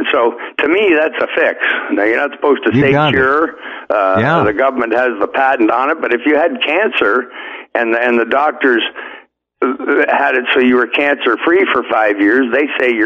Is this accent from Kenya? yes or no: no; Canada; You know, I'm a Canadian, but I'm kind of from Missouri, as they say, the show me state.